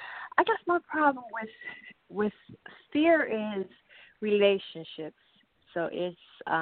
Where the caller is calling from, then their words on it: New Jersey, United States; I'm calling from New Jersey.